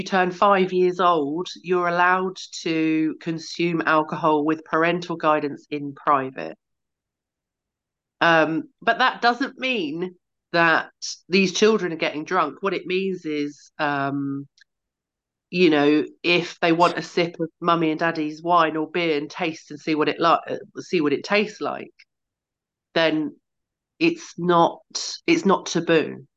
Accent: East of England, United Kingdom; I'm in Hertfordshire in England.

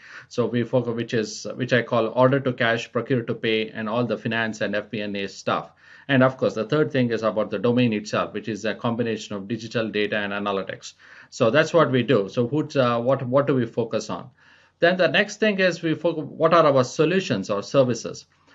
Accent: India; Yeah, I was born and raised in India

